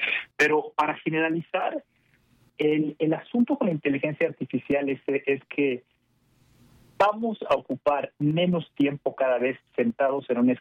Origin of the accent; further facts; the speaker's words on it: Mexico; moved away as an adult; yo crecí y nací en México, pero en algún momento me quise ir a estudiar una maestría al extranjero